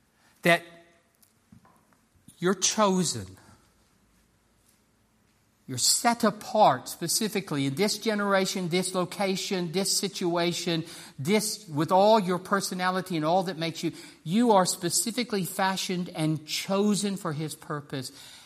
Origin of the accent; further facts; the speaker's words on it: United States; accent: American; You begin talking, and I have to admit, you can't miss it very much because of my accent, that I am American.